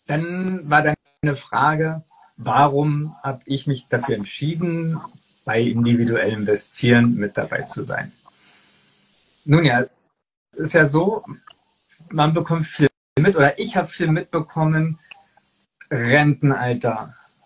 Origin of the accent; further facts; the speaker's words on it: Berlin, Germany; als Berliner